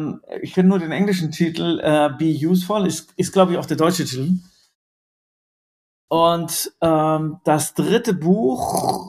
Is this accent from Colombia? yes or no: yes; Colombia; Naja, ich bin ja in Kolumbien groß geworden